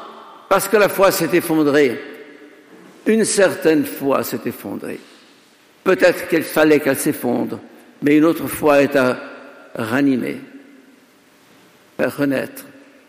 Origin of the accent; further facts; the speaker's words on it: Egypt; Nous la connaissons chez nous en Égypte et dans tout le Proche-Orient.